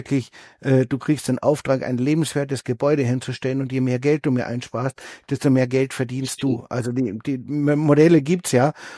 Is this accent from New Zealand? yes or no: no; Austria; Ich bin in Österreich im Bauernhaus aufgewachsen.